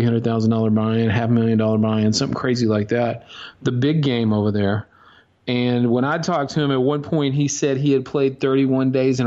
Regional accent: Dallas, Texas, United States; I mean, I'm from Dallas, but and it's hot there, but we don't get 112, 115.

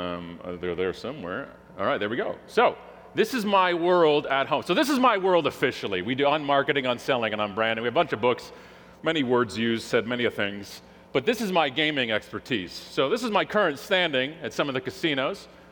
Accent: Canada; Oh, I'm Canadian, if you haven't figured that out.

